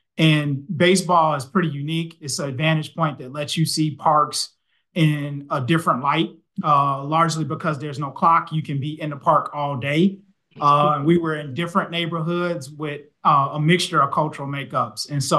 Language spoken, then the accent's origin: English; Chicago, Illinois, United States; I was born and raised in Chicago during an era when city parks were gang and crime laden.